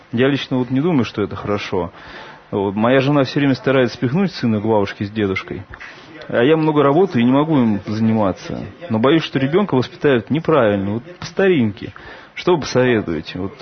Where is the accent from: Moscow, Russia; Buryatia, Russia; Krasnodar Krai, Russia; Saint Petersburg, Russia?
Saint Petersburg, Russia; я из Санкт-Петербурга.